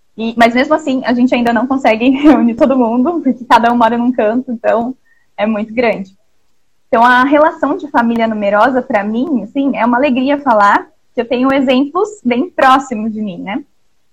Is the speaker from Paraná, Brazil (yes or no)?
no; São Paulo, Brazil; born there; A minha mãe, ambos eles são da Paraíba, né? São paraibanos. E eu nasci aqui em São Paulo, mas os meus pais são de lá.